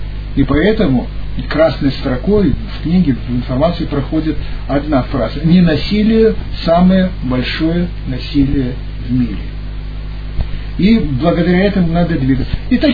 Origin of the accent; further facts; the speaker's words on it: Russia; born there; Вот я, например, я родился в России.